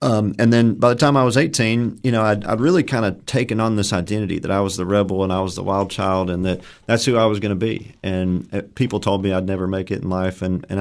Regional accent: Livingston, Tennessee, United States; And so I born and raised in Livingston. You know, my family moved here from other places, but I was born here. They moved in right before I was born. Grew up on a farm in Hillham area, mm-hmm. Outside of Livingston.

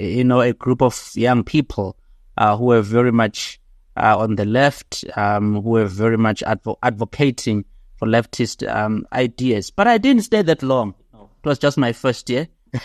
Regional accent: Stanger, KwaZulu-Natal, South Africa; I'm from KwaZulu-Natal, Stena, a very small town in the North Coast. So that's where I grew up. Did high school there in Groutville.

